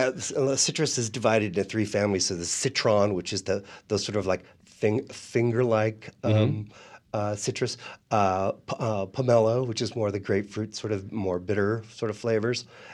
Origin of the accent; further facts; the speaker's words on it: San Diego, California, United States; the other seven are really favorites from my grandmother's table growing up in San Diego.